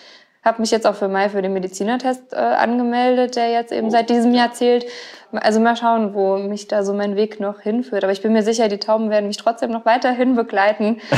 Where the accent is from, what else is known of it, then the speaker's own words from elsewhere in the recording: Gonsenheim, Rhineland-Palatinate, Germany; ich bin ja in Gonsenheim aufgewachsen komplett. Ich habe ja noch nie irgendwie woanders gewohnt.